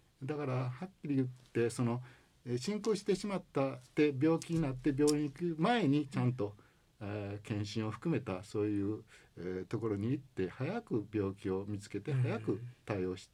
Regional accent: Kobe, Hyogo, Japan; now in Ashiya, Japan; 関西、特に自分の生まれ育った神戸に帰ってこられて非常に嬉しかったですね。

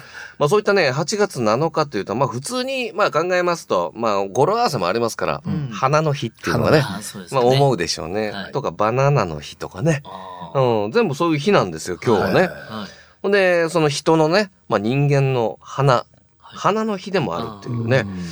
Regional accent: Shikoku, Japan; 僕も四国ですけど、

